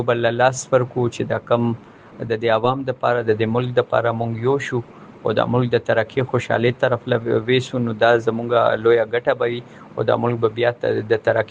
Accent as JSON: {"language": "Pashto", "country": "Pakistan", "said": "مونږ د پاکستان یو"}